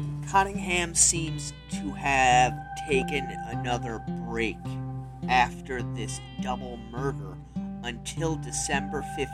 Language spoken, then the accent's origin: English; New Jersey, United States; as I grew up in New Jersey and you'd be real hard pressed to find an area where you can actually get access to the sewers.